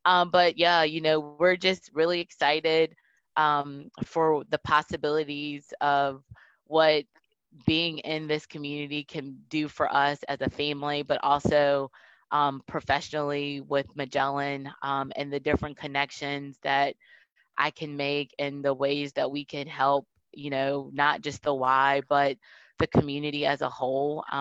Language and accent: English; Virginia, United States; I'm a born and raised Virginia girl. I grew up in Nelson County, so just over the mountain. Most of my family, my mom and most of my family still live in Nelson County.